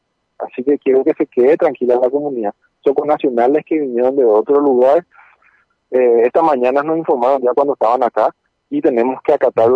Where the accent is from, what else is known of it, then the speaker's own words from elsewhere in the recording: Ayolas, Misiones, Paraguay; Yo soy ayolense, soy la autora de Bermeja, ayolense.